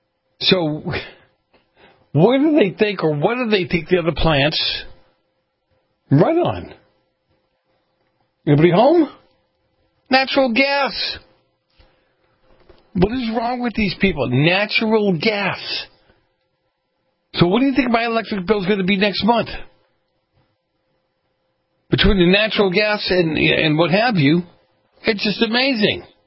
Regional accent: New York, United States; also born or lived in Boston; Many people in my culture, the Italian culture where I grew up in New York and Boston, with the exception of the mafia, yeah, okay, whatever, came here for a better life.

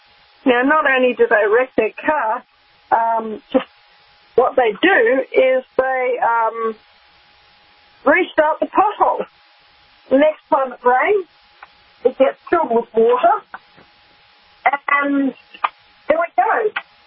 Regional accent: Australia; I come across with my accent sounding a bit funny, but I'm not making a risk. It's just that's how they say the word here in Australia.

